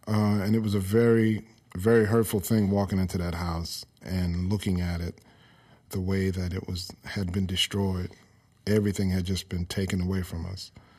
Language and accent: English; New Orleans, Louisiana, United States; 3916 Odin Street is the house, is the address of the house that I grew up in New Orleans for the most part of my life. When I was a little kid, we lived in the Lower Ninth Ward